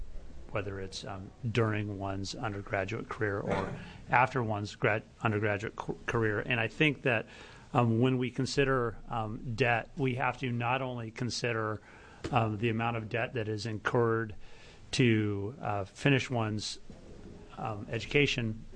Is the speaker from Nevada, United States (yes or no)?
no; Eugene, Oregon, United States; I'm the state senator from Eugene, and I'm from Eugene.